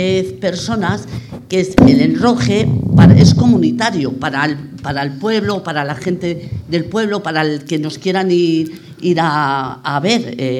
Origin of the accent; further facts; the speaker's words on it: Castile and León, Spain; yo no soy de aquí, y en mi pueblo, en Malbona de Duero